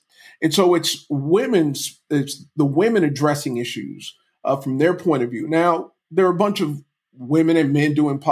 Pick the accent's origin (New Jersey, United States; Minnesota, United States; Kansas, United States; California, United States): California, United States; San Diego; I'm from San Diego, California. And even we're African-American, but our Black experiences are vastly different.